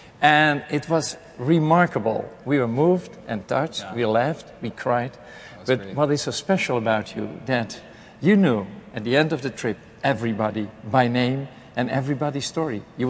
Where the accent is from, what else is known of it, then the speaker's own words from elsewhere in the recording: Netherlands; accent: Dutch; English is a second language; and here I am with my broken Dutch accent.